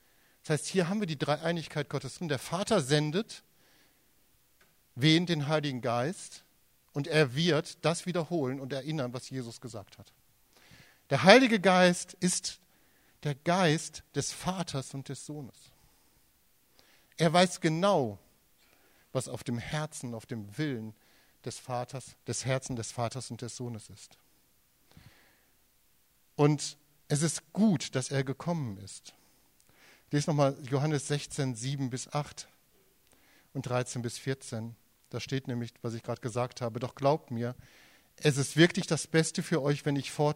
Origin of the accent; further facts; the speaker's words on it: Germany; weil wir zu deutsch sind. Ich auch, bin auch Deutscher.